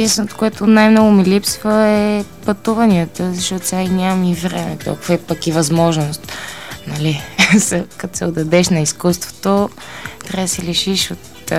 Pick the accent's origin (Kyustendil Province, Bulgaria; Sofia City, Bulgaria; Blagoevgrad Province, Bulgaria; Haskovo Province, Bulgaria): Sofia City, Bulgaria; Sofia; Да, от София съм.